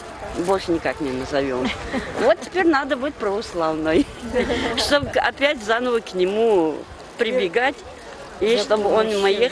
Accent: Russia; now in Ryazan, Russia; я сама из Дагестана. Я дагестанка. Вот сколько раз ситуации было уехать из Рязани

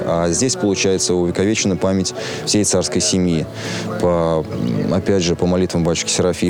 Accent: Diveyevo, Nizhny Novgorod Oblast, Russia; Это мое родное село, и здесь, скажем так, мои предки. Все мои предки, которых я знаю, они лежат на Дивеевской земле.

